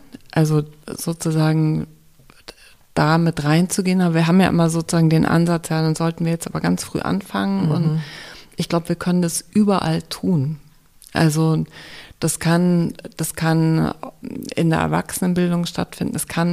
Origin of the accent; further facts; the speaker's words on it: Germany; ich bin ja auch in Deutschland groß geworden